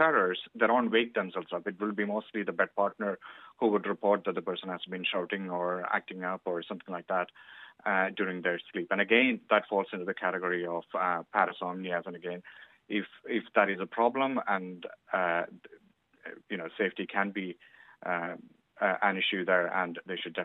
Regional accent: India; moved away as an adult; I'm originally from India and I'm qualified from there, and I started a job in St. James's about 18 years ago in 2003 as a respiratory and sleep physiologist.

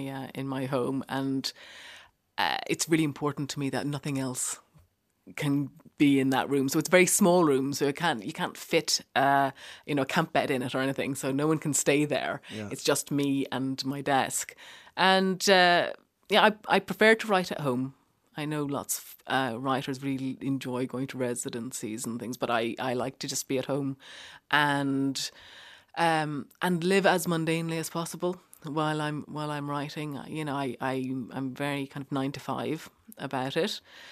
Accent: London, United Kingdom; I feel, you know, completely sort of Irish in the middle of that, but I feel like I'm London Irish.

